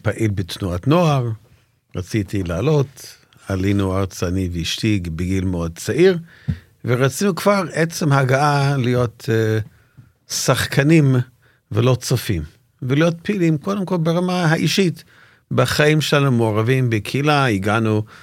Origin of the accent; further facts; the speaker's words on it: Canada; אני גדלתי בקנדה, כמו שחיים ציין, אומנם בגיל מאוד צעיר